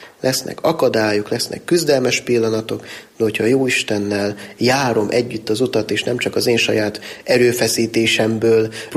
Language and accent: Hungarian; Hidvégardó, Borsod-Abaúj-Zemplén, Hungary; én is cigány származásúnak vallom magam, én is cigány soron nőttem föl otthon Hidvégardóban